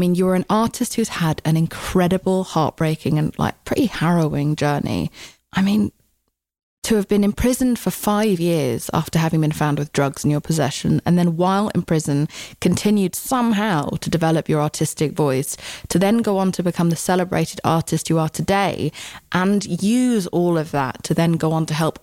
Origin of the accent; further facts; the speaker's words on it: United Kingdom; I, as a Brit, had a lot of questions.